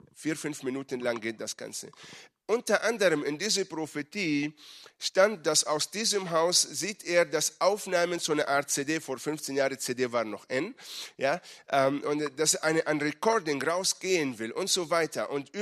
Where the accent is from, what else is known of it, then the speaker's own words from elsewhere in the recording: Israel; Sorry, ich komme aus Israel, wir verstehen Kriegssprache.